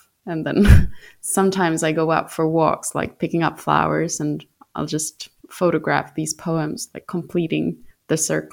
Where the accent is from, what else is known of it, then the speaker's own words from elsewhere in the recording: South Sweden, Sweden; English is a second language; I'm from the south of Sweden. So quite far away.